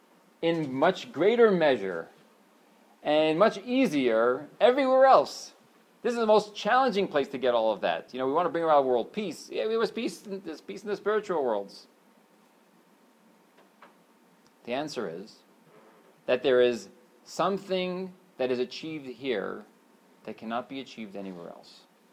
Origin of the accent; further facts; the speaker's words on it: United States; Especially, I grew up in America.